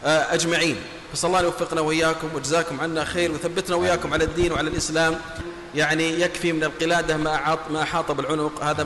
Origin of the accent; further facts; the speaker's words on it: Saudi Arabia; وأن يديم الأمن وعلى بلادنا المملكة العربية السعودية